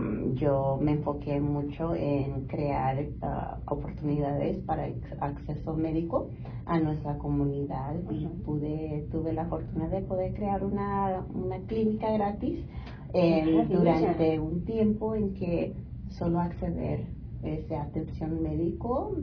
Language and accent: Spanish; El Paso, Texas, United States; yo soy hija de papás inmigrantes mexicanos. Uh-huh. Yo nací en El Paso, Texas, en la frontera. Y yo me crié como varios hijos de inmigrantes de México